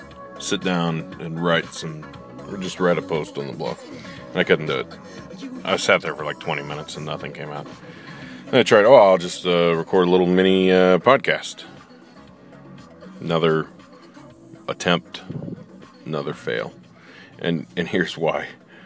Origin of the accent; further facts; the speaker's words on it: Illinois, United States; Well, I grew up in Illinois, but 29 miles from the Arch, and let's just say the Missouri game's a big deal.